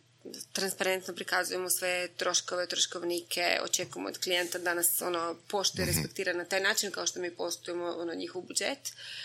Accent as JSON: {"language": "Croatian", "town": "Bjelovar", "region": "Bjelovar-Bilogora County", "country": "Croatia", "said": "Evo, ja sam iz Bjelovara."}